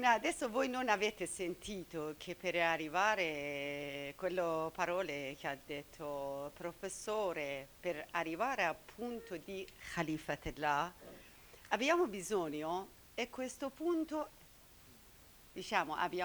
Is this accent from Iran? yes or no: yes; Iran; Italian is a second language; now in Italy; vengo dall'Iran.